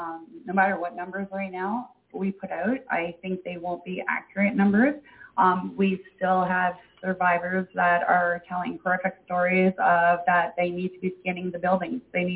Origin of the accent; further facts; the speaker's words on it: Canada; we are not Canadian citizens here in Canada. We are actually Indians under the Indian Act.